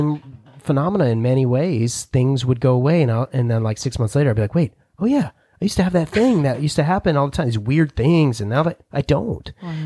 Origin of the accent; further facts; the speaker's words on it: New Jersey, United States; And I'm from New Jersey, which, you know, hair, you know.